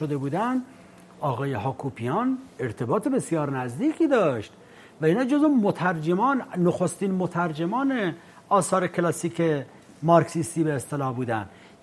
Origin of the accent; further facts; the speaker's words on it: Iran; یعنی من به عنوان یک ایرانی رسالت من اینه که من فرهنگ خودم رو بشناسم، تاریخ خودم رو بشناسم.